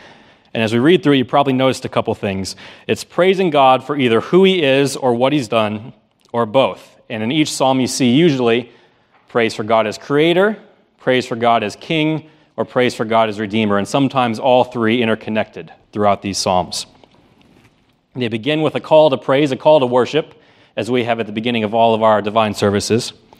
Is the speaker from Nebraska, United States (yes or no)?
yes; Nebraska, United States; Of course, I was born and raised just south of Omaha, and I was pretty used